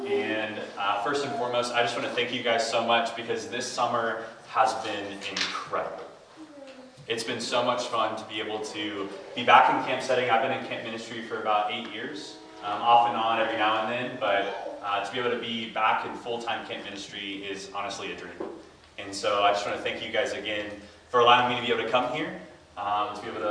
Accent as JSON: {"language": "English", "region": "Missouri", "country": "United States", "said": "And I'm originally from Missouri, so my friends and I, we kind of were known as the Missouri boys."}